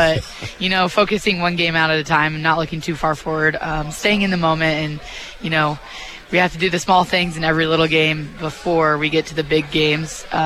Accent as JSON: {"language": "English", "town": "Kansas City", "country": "United States", "said": "I mean, I am from Kansas City"}